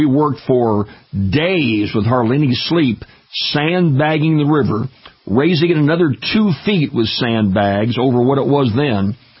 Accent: St. Louis, Missouri, United States; I was born in St. Louis, raised up there where the river comes right through, and then went to law school down at Tulane, raised down in Louisiana

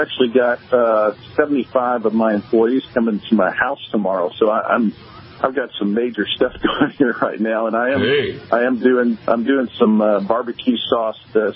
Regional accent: Texas, United States; But hey, I grew up on the Texas coast, so I do my share of red fishing and trout fishing.

